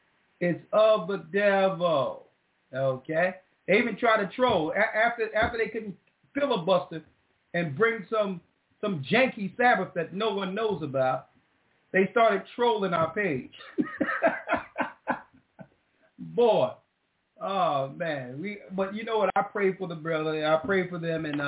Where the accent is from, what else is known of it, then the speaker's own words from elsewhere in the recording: Lake Charles, Louisiana, United States; born there; I think we have one in Lake Charles. That's where I was born. I was born in Lake Charles.